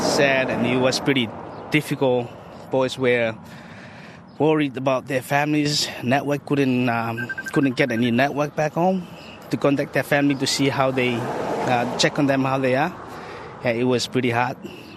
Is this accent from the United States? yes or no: no; Tonga; now in Renmark, Australia; I'm originally from Tonga.